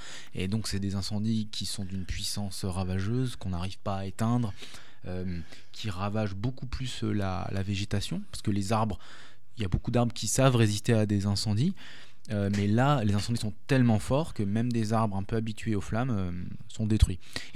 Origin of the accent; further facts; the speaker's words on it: Saint-Étienne, Auvergne-Rhône-Alpes, France; je suis originaire de Saint-Étienne, mais mon père vient de Monistrol. Donc je connaissais bien la Haute-Loire